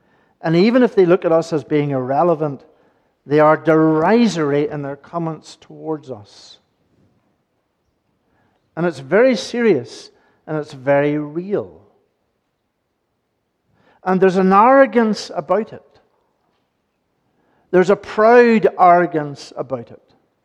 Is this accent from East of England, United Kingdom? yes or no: no; Coleraine, Northern Ireland, United Kingdom; Because I grew up in Colerain, and that was my local paper.